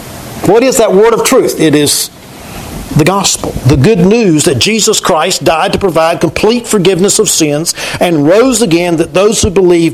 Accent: the South, United States; I'm from the South.

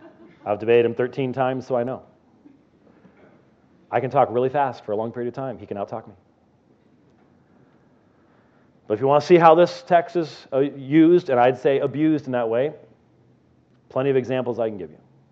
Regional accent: Scotland, United Kingdom; I'm Scottish.

